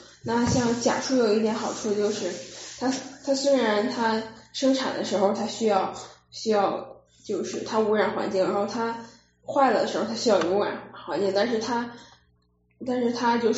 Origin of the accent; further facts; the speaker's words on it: China; 因为我小时候在中国过圣诞节的时候，